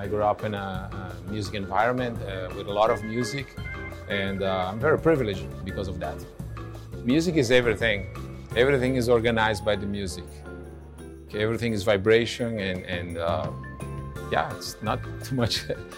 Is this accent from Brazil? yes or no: yes; Brazil; My music is focused on the Brazilian roots, grounds, of course, because I'm from Brazil